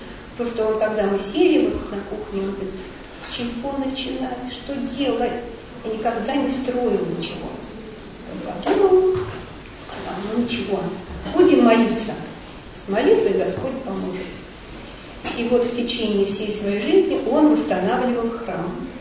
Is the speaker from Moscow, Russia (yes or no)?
yes; Moscow, Russia; мы, собственно говоря, москвичи, коренные москвичи. Прожив почти 30 лет в Москве